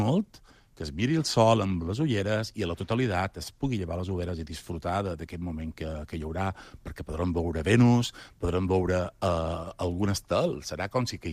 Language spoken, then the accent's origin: Catalan; Balearic Islands, Spain; a Mallorca, i jo, com a mallorquí, com a bon mallorquí que som